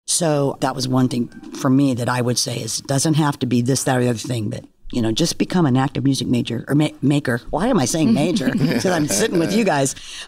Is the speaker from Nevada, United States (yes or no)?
yes; Las Vegas, Nevada, United States; I'm from Las Vegas, and we've been developing music programs out there for years and years